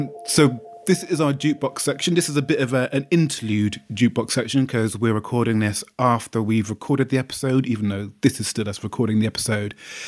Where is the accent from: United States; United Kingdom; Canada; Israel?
United Kingdom; Wales; born there; because I was born in Wales, so I can do a Welsh accent.